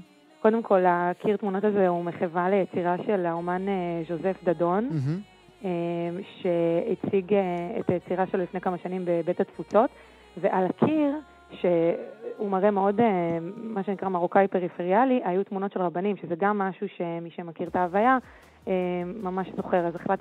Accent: Ashdod, Southern District, Israel; גדלתי באשדוד, למדתי באולפנה

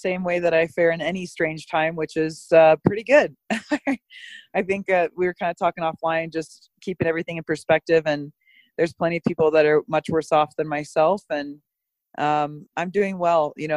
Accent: Omaha, Nebraska, United States; The long story short is I grew up in Omaha, Nebraska and played softball competitively. So softball ended up taking me to the University of New Mexico where I finished up my career there.

